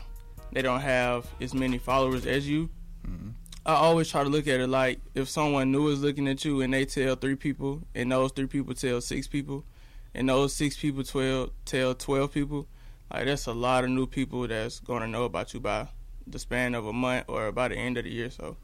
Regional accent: Tuskegee, Alabama, United States; Yeah, I'm from Tuskegee initially, and I started going to school in Montgomery fifth grade.

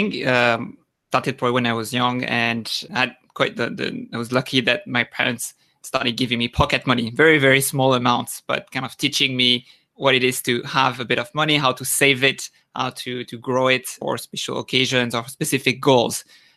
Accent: France; moved away as an adult; also born or lived in Singapore; I'm a French citizen. I was born and raised in France. I did my first studies there in Paris, and later I did an MBA in Singapore. And after that, I moved to Asia, and I've been there for a little bit more than 8 years now.

